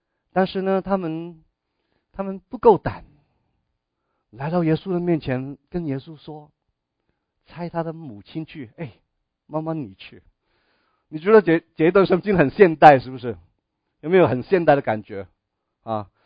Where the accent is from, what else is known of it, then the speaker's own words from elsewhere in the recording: China; 我们中国人说左什么啊，左丞右相